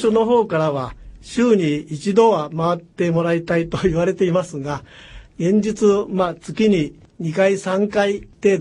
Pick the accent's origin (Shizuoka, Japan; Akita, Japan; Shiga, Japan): Shizuoka, Japan; Shimada; 島田で生まれ育った人間だから、仕事が終わった後恩返しをしたいという気持ちも確かにあります。